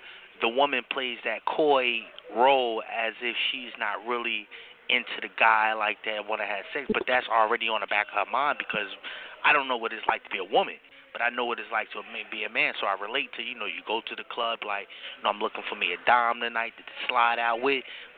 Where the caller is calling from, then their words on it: New Jersey, United States; I'm calling from Jersey.